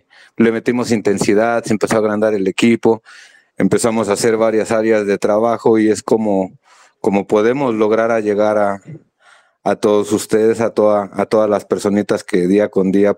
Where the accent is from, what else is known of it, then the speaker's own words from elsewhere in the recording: Mexico; Sí, ¿qué crees que la mayoría sí somos de aquí de México?